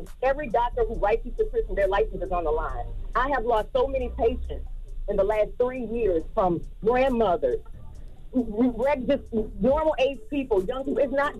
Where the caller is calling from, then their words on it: Orlando, Florida, United States; I'm calling from Orlando.